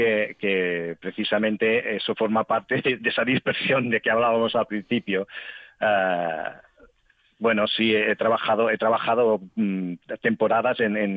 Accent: Badalona, Catalonia, Spain; also born or lived in Barcelona; Bueno, Barcelona, nacido en Barcelona, pero he vivido toda mi vida en Badalona, sí.

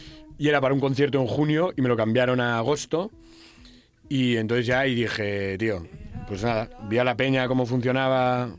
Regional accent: Pamplona, Navarre, Spain; la sala más grande de Pamplona, de mi tierra. Me hace una ilusión.

